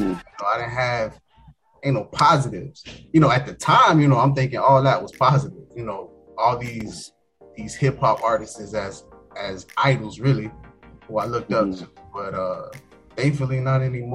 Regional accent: Fort Lauderdale, Florida, United States; Man, I'm from Fort Lauderdale, Florida. South Florida, where it can rain for a whole hour.

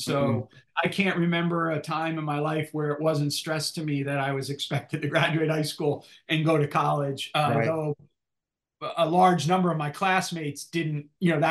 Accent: New Jersey, United States; So I grew up in New Jersey Union County.

